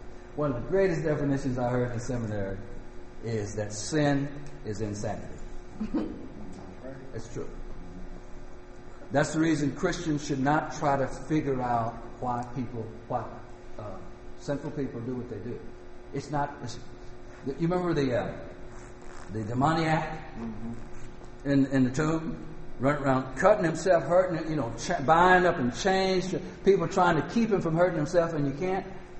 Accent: Southern United States, United States; Like when I grew up in the South, a lot of times much property was taken away from people through the legal system

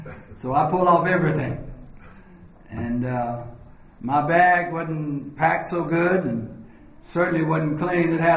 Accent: Arkansas, United States; Most of you know that I grew up in Arkansas. And There were occasions in my little hometown when we had to pick cotton.

